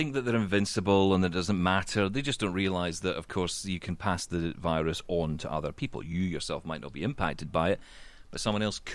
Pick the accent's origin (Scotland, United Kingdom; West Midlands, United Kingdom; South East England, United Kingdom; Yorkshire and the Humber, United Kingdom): Scotland, United Kingdom; Have you met me? I'm Scottish.